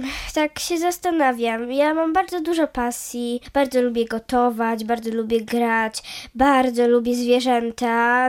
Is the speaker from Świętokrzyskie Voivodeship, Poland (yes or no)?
no; Bydgoszcz, Kuyavian-Pomeranian Voivodeship, Poland; Tak, jestem z Bydgoszczy.